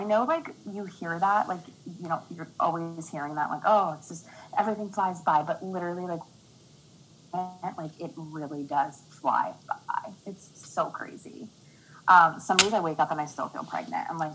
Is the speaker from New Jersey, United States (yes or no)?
yes; New Jersey, United States; Born and raised in Jersey, 31 years old.